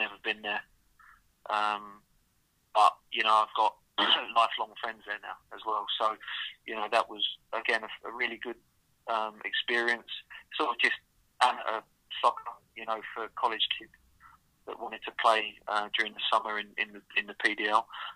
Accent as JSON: {"language": "English", "town": "Southend-on-Sea", "region": "East of England", "country": "United Kingdom", "said": "a lot of people know I'm from Southend and I'm very proud of that."}